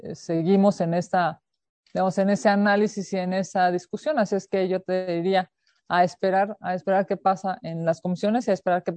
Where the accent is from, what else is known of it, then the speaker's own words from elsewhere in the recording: Mexico City, Mexico; para quienes somos de la Ciudad de México, para quienes somos chilangos, para quienes vivimos en esta capital